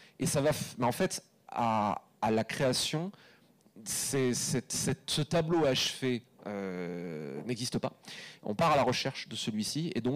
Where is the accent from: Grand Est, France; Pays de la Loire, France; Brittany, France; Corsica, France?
Brittany, France; parce que je suis breton et que constitutionnellement j'ai pas le droit